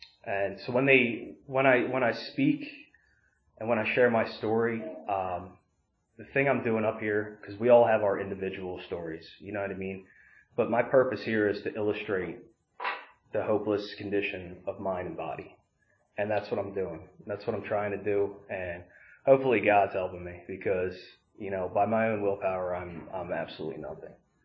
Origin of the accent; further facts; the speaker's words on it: Chambersburg, Pennsylvania, United States; born there; I grew up moving around a lot. My dad was constantly getting promotions and moving to different places. I was born in Chambersburg, PA. But I moved like every 2 years